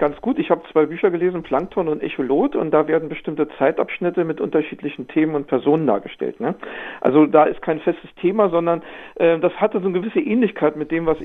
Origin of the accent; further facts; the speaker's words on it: Berlin, Germany; Auch meine Heimat West-Berlin zum Beispiel, was ich da erlebt habe, als ich aufgewachsen bin.